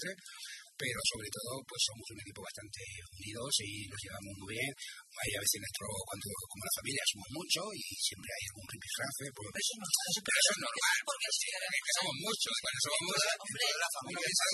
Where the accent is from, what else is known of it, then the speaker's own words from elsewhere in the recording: Cerdanyola del Vallès, Catalonia, Spain; somos de aquí de Sardañola